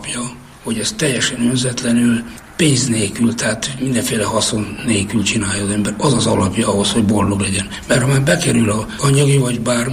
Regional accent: Nyíradony, Hajdú-Bihar, Hungary; Nyiradonyban, 1950-ben. Régi paraszti világban nőttem fel, ahol benne voltunk a természetben.

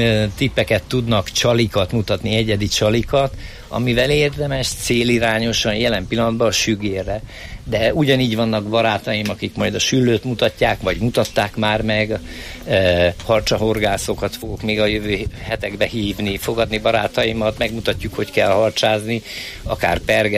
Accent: Danube Bend, Hungary; én Dunakanyarból vagyok. A dunakanyari peca az teljesen más, mint egy tiszai tiszatavi peca.

